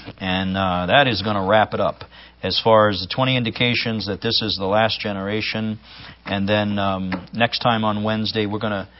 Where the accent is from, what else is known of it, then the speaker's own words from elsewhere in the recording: Ohio River Valley, United States; also born or lived in Staten Island; I grew up in, I was born here in Staten Island, but I grew up in an industrial area along the Ohio River.